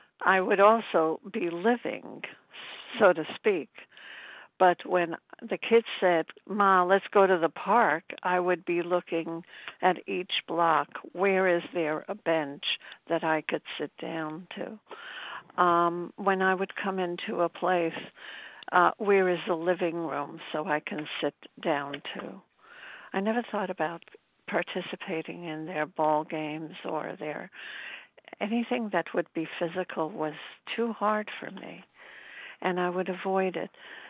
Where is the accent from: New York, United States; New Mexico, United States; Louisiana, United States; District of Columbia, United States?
New York, United States; Brooklyn; I'm from Brooklyn, New York, and I'm grateful to be on today.